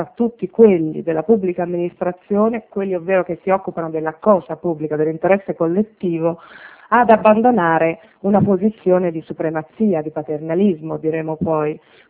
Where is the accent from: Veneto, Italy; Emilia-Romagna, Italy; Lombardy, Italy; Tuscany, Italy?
Tuscany, Italy; accent: Tuscan; io sono toscana, come si sente.